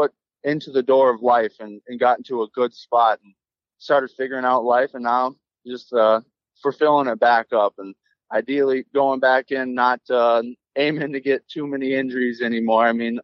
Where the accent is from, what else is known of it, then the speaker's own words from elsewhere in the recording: Minnesota, United States; But growing up in Minnesota, riding with my brother, and about 10 years old, we started really building a big community of riders.